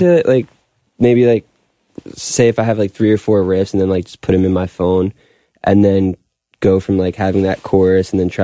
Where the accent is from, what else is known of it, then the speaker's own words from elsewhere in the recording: Long Beach, California, United States; also born or lived in Wilkes-Barre; I mean, in Wilkes-Barre, I just wrote in my bedroom a lot. And then I grew up in Long Beach.